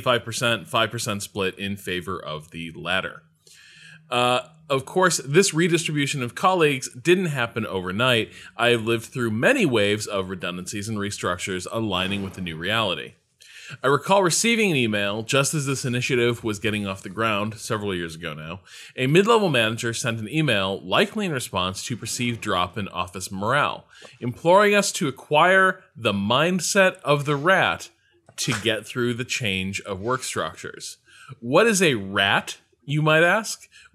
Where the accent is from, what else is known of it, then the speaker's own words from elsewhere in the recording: Boston, Massachusetts, United States; I'm from Boston. Let me tell you what's going on in my neighborhood.